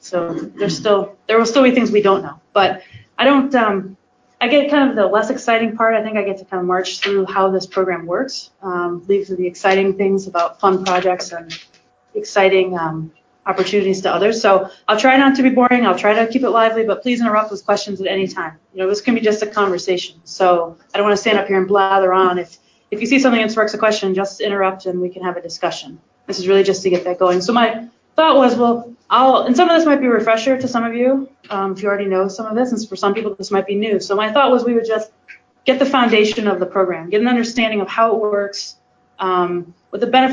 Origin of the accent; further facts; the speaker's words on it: Indiana, United States; I must admit I'm from Indiana, so I'm a Colts fan.